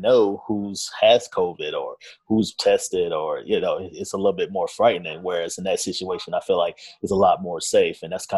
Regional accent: North Carolina, United States; I grew up in North Carolina again, so I like the Hornets

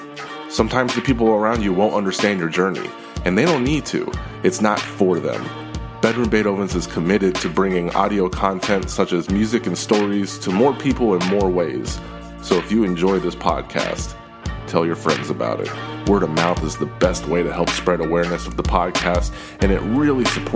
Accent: Texas, United States; And you recently did a show in my home state of Texas, so I hope we treated you well.

